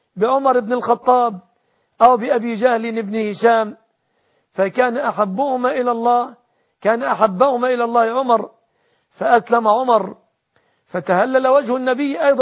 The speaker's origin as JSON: {"language": "Arabic", "country": "Egypt"}